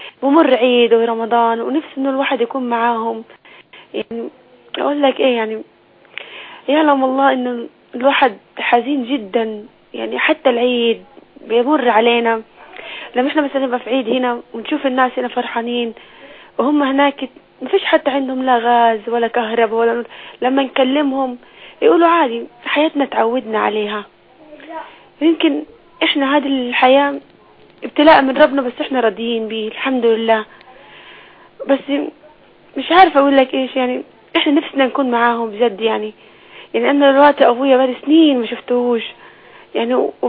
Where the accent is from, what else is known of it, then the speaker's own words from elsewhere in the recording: Palestine; now in Egypt; أنا فلسطينية وعايشة هنا في مصر